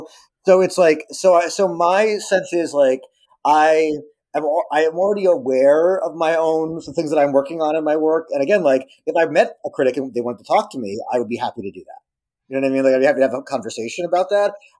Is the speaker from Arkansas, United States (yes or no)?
no; Poughkeepsie, New York, United States; I grew up in Poughkeepsie because when I was growing up, it still is an IBM town to a degree. But when I grew up there in the 70s and 80s, it was very much an IBM town.